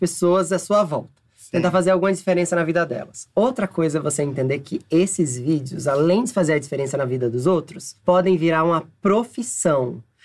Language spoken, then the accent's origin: Portuguese; Northeast Region, Brazil; tem uma expressão que, como nordestino, eu sempre usei